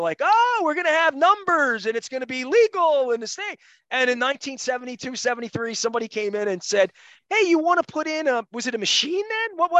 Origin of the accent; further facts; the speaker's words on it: Dundalk, Maryland, United States; I'm from Dundalk, John. You know what I mean? I mean, literally, I'm from Dundalk, man.